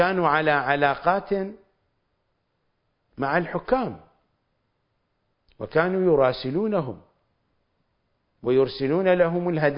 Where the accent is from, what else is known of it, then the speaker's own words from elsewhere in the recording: Iraq; ليس لأنني عراقي، ليس لأنكم عراقيون